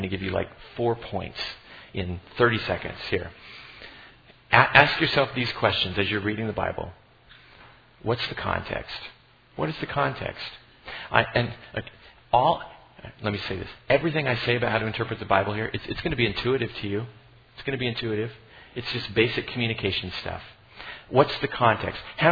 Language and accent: English; United States; I love being an American. I love being American.